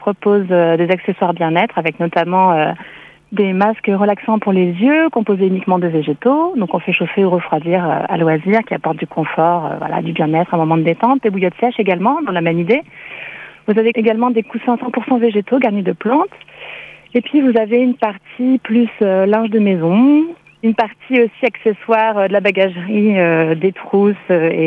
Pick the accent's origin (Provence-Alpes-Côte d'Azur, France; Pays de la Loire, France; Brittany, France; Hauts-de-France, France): Provence-Alpes-Côte d'Azur, France; Moi, j'ai été élevée en Provence, donc en entourée de plantes, de végétaux de toutes sortes, aromatiques, tinctoriales, alimentaires.